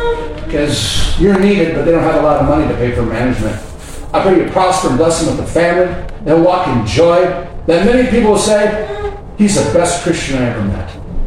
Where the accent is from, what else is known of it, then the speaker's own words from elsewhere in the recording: Osage Beach, Missouri, United States; I'm from Osage Beach, like the lady says, and I'm from the county